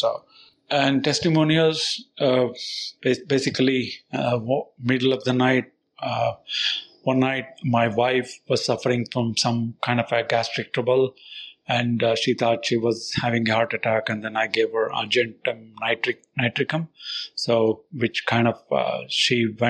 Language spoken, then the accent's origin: English; Seattle, Washington, United States; I'm from Seattle, Washington, USA.